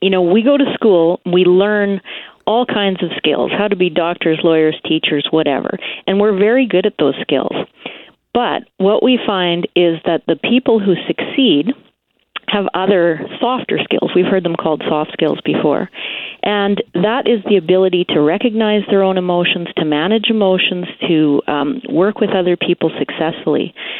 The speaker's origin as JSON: {"language": "English", "town": "Uranium City", "region": "Saskatchewan", "country": "Canada", "said": "I'm in Saskatoon. I'm from Saskatchewan, from Uranium City"}